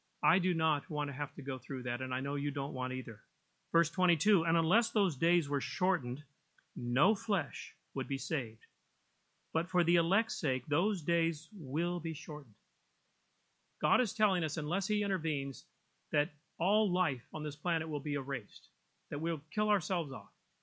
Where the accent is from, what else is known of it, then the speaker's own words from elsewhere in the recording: California, United States; I've been in several earthquakes since I grew up in California.